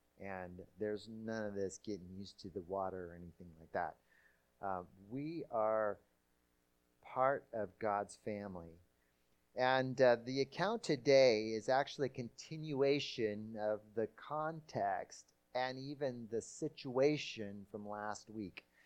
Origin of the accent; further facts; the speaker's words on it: Brazil; I grew up in Brazil, near the beach. In fact, I was, for some of the time, I lived on the beach.